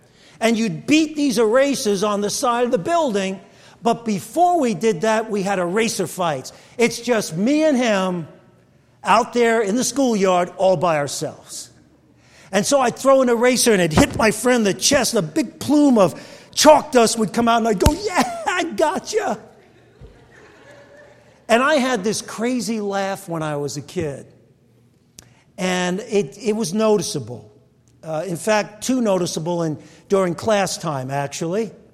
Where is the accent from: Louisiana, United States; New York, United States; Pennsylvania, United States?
New York, United States; Brooklyn; When I was a kid growing up in Williamsburg, Brooklyn